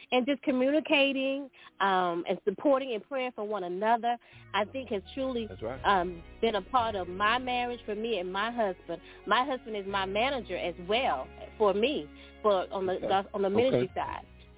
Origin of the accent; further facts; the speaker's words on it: Camden, Arkansas, United States; now in Dallas, United States; My hometown is Camden, Arkansas now, but I live in Dallas, Texas.